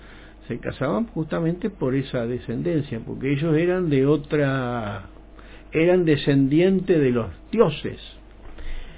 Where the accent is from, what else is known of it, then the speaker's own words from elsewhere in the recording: Basque Country, Spain; yo, como soy vasco, toda esa zona de la Vasconia, de la península ibérica, somos de ese grupo.